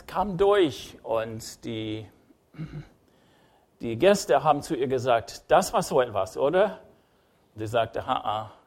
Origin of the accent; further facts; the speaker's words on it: United States; German is a second language; mein Akzent habe ich niemals aus der Welt getilgt, okay? Ist da halt und ab und zu ein bisschen USA-Satzbau, okay?